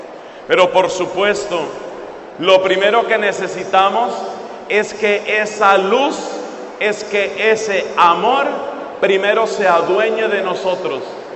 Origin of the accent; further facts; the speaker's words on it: Colombia; recibía noticias de muchas personas en varios lugares, especialmente en mi país, en Colombia.